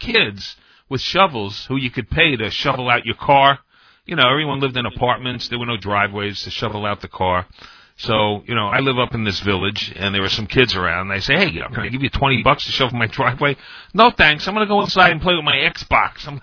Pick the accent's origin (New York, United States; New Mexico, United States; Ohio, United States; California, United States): New York, United States; New York City; Hey, I'm a Bronx boy. I was born and raised in the Bronx.